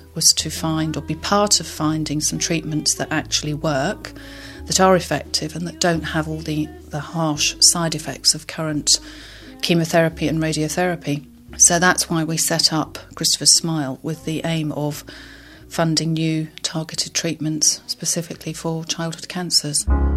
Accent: Lightwater, South East England, United Kingdom; I'm from Lightwater.

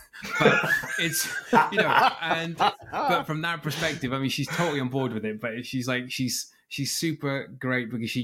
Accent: Aberdeen, Scotland, United Kingdom; I worked in the oil and gas industry, as you guys know, that was my job growing up in Aberdeen.

